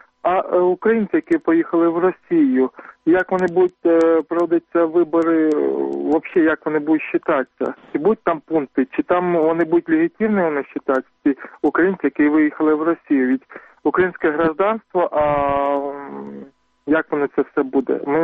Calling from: Lubny, Poltava Oblast, Ukraine; я з Лубнів.

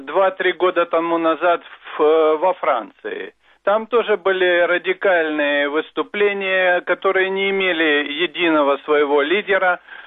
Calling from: Kyiv, Ukraine

